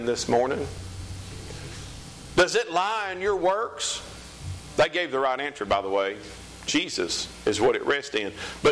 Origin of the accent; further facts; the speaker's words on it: New Albany, Mississippi, United States; I'm from New Albany, Mississippi. North Mississippi, that's all I know.